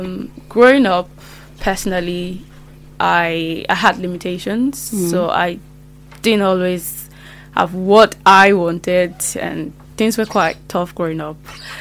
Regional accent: Lagos, Nigeria; moved away as an adult; now in Cardiff, United Kingdom; I grew up in Lagos, Nigeria. Okay. I only came to Cardiff

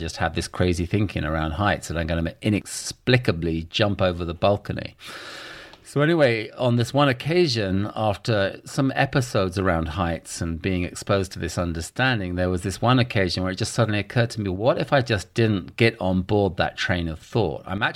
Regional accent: England, United Kingdom; now in United States; here in the States, bridges seem to have a whole different complexion than they did growing up in England.

